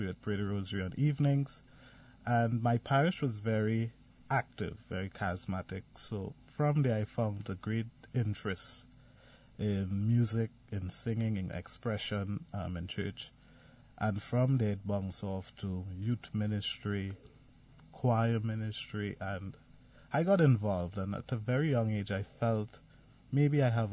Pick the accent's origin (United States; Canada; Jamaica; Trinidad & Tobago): Trinidad & Tobago; from Trinidad and Tobago. I grew up in a large family.